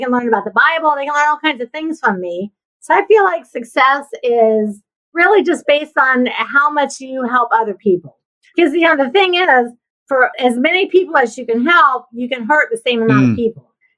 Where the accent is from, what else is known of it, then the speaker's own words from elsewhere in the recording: Ohio, United States; So I was raised in Ohio in the Midwest. So I graduated high school in 1977.